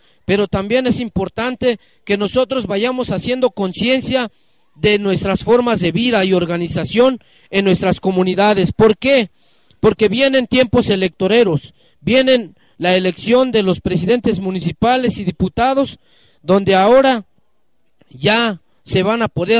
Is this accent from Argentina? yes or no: no; Chiapas, Mexico; porque la mayoría aquí somos chiapanecos